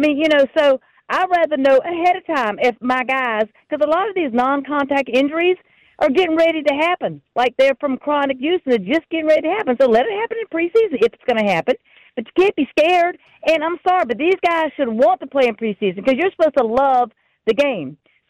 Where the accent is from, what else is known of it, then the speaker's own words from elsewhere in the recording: Rocky Mount, North Carolina, United States; I am on Highway 95, about 20 miles north of my hometown of Rocky Mount.